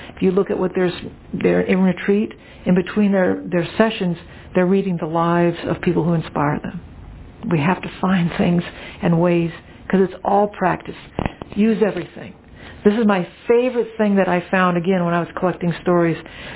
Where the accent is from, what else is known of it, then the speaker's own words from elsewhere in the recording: New Orleans, Louisiana, United States; actually I grew up in New Orleans, which is a very Catholic town